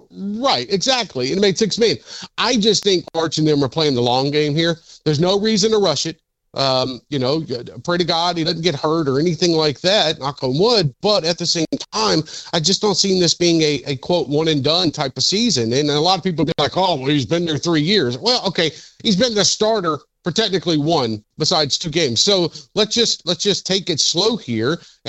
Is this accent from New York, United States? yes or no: no; Mobile, Alabama, United States; look, I'm from the state of Alabama. I was born and raised in Mobile. I know how crazy that darn state is when it comes to football.